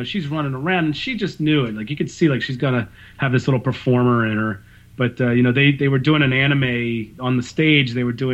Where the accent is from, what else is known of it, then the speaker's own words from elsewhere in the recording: Philadelphia, Pennsylvania, United States; I'm from Philadelphia.